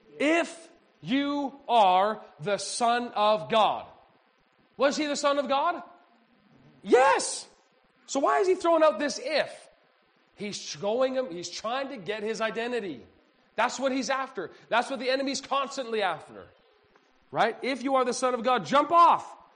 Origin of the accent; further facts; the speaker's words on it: Red Deer, Alberta, Canada; I grew up in Red Deer, Alberta, Canada.